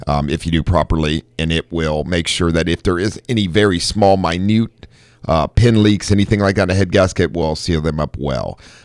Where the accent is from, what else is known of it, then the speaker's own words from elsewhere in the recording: Ohio, United States; Yeah, I grew up in Ohio, so in Miami Valley, and it, yes, during the summertime, hot and humid.